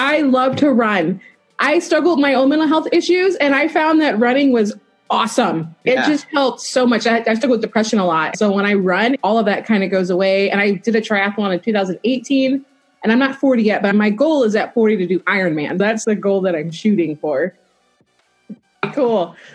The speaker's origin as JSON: {"language": "English", "town": "Atlanta", "region": "Georgia", "country": "United States", "said": "Oh, I'm from Atlanta."}